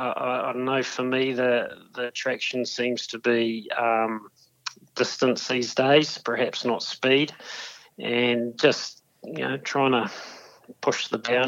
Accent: Dunedin, Otago, New Zealand; born and bred in Dunedin, so, very much a local.

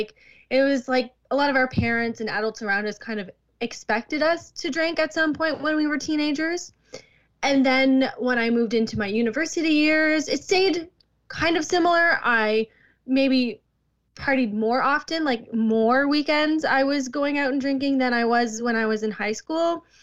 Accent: New Brunswick, Canada; I'm from New Brunswick, Canada

